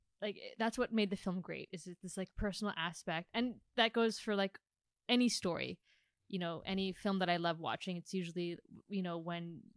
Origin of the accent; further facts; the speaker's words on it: Philippines; But as a Filipino, yeah, it's rice.